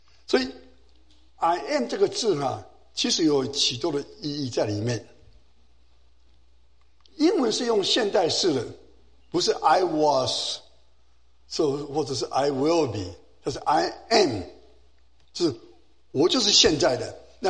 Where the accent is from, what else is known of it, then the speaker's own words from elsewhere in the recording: China; now in United States; 他们就像好像我们中国人到美国了以后呢，以及我们第二代第三代都不讲中文，对不对？都讲英文